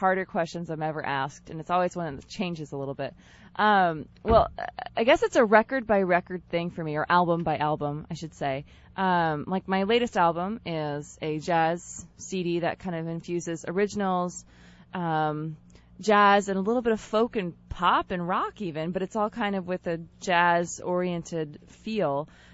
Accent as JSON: {"language": "English", "town": "Sitka", "region": "Alaska", "country": "United States", "tie": "born or raised there", "said": "I'm from Sitka, which is a little town on an island. And it was a great place to grow up"}